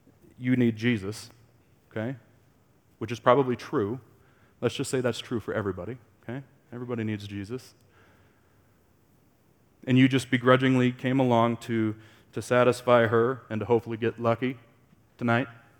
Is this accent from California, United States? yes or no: no; Laramie, Wyoming, United States; They probably didn't suspect that I was from Laramie.